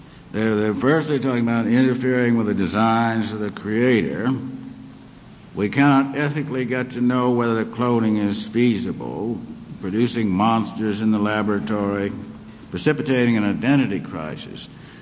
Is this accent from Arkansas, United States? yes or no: no; Missouri, United States; In Missouri? Why in Missouri? Well, I'm from Missouri.